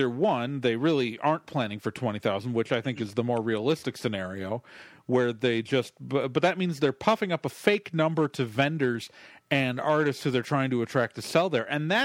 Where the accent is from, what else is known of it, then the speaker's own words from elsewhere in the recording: Chicago, Illinois, United States; I know I'm from Chicago.